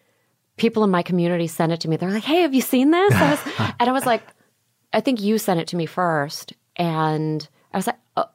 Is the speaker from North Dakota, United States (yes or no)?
no; Houston, Texas, United States; also born or lived in Opelika, Alabama; And so that's where I was born. And then my family moved around a lot, and I ended up growing up in Houston, Texas. So I was there for 16 years